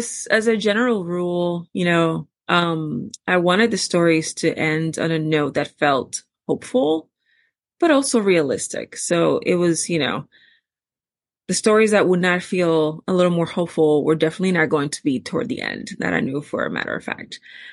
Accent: Newark, New Jersey, United States; I was always intrigued by my own experiences growing up in the Ironbound and the people around me and the way that people felt about Newark and just like setting in general.

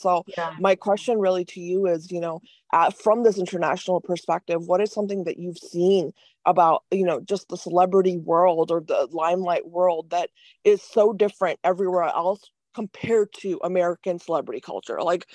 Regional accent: India; born there; I was born in India, I was, you know, educated internationally. I've never ever been just in America, right?

